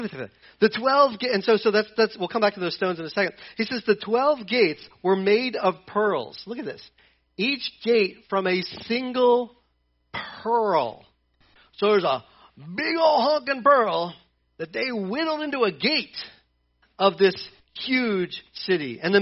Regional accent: Delaware, United States; I'm from Delaware, so I can beat up on Delaware.

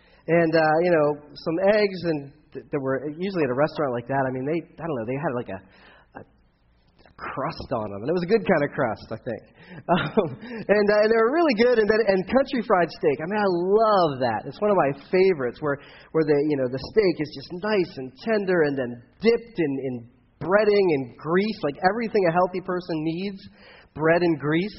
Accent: Delaware, United States; Where I grew up in Delaware, it was like, you know, Kendra calls it the New Jersey.

